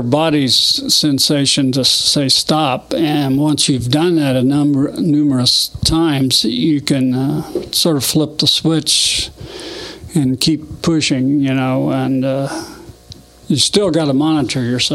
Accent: Indiana, United States; I grew up in. South of Columbus here, and my parents had a farm in around Scipio area, and went to school in Jennings County

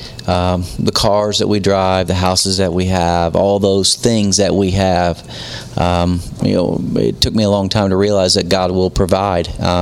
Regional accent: Bedford, Indiana, United States; I grew up in Bedford, Indiana

